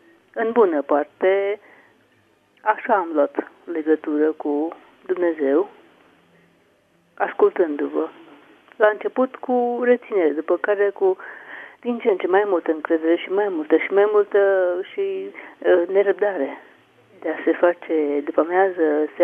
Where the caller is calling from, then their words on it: Petroșani, Hunedoara County, Romania; sunt din Petrușani.